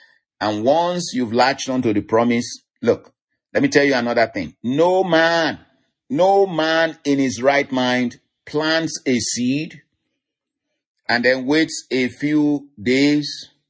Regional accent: Nigeria; I'm from Nigeria and we have this Yoruba. I'm from the Yoruba tribe and we have this Yoruba proverb in my natural tongue

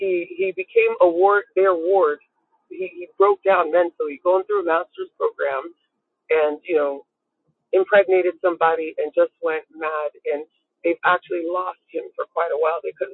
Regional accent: Nigeria; she was like, where are you from? I said, I'm Nigerian.

